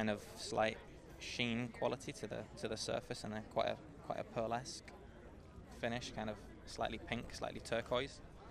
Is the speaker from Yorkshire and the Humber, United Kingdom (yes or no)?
no; Gateshead, North East England, United Kingdom; We're from Gateshead, which is kind of south of the Tyne, which runs through Newcastle, which is northeast England.